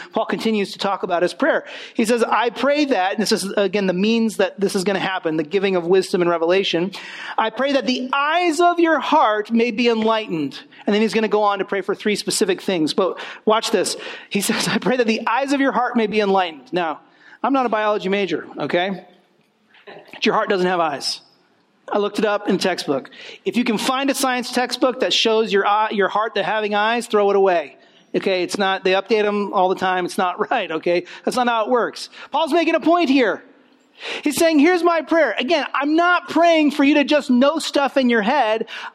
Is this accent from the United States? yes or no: yes; California, United States; now in New Jersey, United States; but I'm from California, like fires, wildfires, like that's what I know about fire, you know.